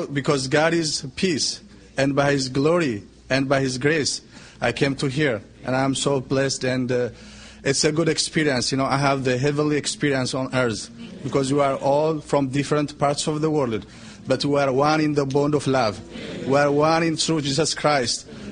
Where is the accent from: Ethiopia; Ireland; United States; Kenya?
Ethiopia; English is a second language; I'm originally from Ethiopia, but I came through the Edmonton locality